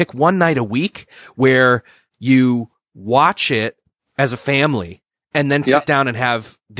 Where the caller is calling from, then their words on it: Indiana, United States; I am in Indiana. I'm about 3 hours south of Chicago.